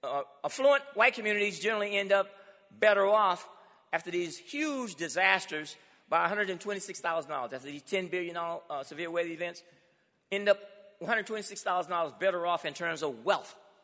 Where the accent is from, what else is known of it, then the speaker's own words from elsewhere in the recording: Alabama, United States; Not, see, I grew up in Alabama. No paved streets, no street lights, no water system, but we pay taxes.